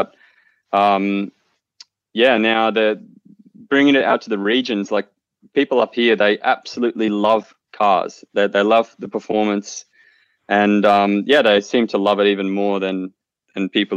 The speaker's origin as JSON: {"language": "English", "country": "Australia", "tie": "born or raised there", "lives_now": "Melbourne, Australia", "said": "and I live in Melbourne now. And about a month ago, or a bit over a month ago, I came back to my hometown for a holiday, and I brought my Tesla, which I've had for about 18 months."}